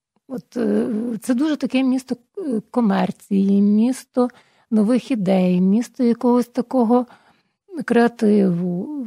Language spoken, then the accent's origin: Ukrainian; Ivano-Frankivsk, Ivano-Frankivsk Oblast, Ukraine; Франківськ справді особливе місто. Ну, це моє рідне місто. Я там народилася, виросла, прожила всі свої роки.